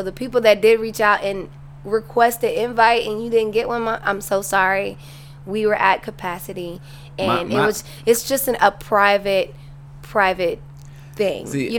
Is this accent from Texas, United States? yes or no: yes; Texas, United States; also born or lived in Missouri; I've been here since I was four.